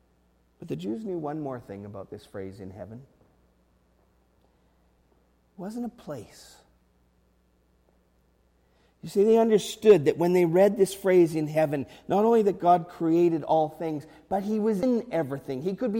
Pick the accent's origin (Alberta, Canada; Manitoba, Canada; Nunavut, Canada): Manitoba, Canada; Winnipeg; I grew up in Winnipeg. Winnipeg's a little different.